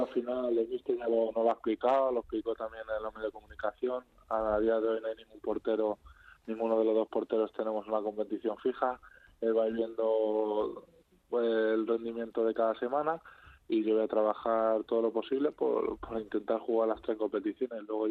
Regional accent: Getafe, Community of Madrid, Spain; Sí, soy de Getafe.

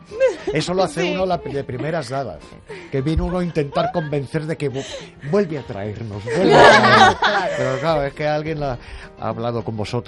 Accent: Galicia, Spain; Yo también soy gallego.

